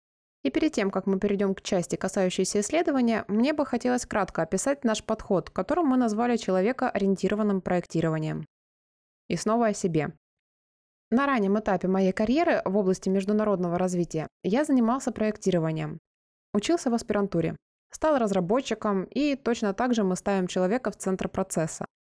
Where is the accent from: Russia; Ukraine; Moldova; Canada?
Canada; как это происходит в Канаде, откуда я родом